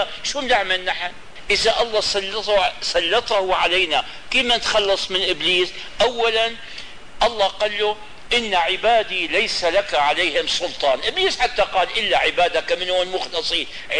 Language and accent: Arabic; Tanta, Gharbia, Egypt; طنطا بلدنا هذه، أنا جدي أبو أبي الذي جاء من طنطا مع عمه، عمه كان من العلماء الكبار جاءوا إلى الشام،